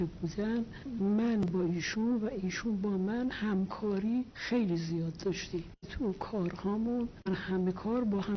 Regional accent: Tehran, Tehran Province, Iran; من سال 1314 متولد شدم در بازار تهران، بازار بین الحرمین هست اسمش. من در اونجا متولد شدم، در اونجا زندگی خانوادگی اونجا بوده و اکثریت خانواده من در همون محله بازار زندگی میکردن.

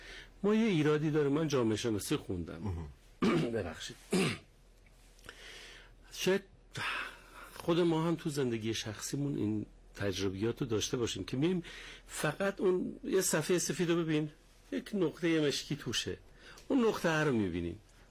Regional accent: Khorramabad, Lorestan, Iran; من اهل خرم‌آبادم

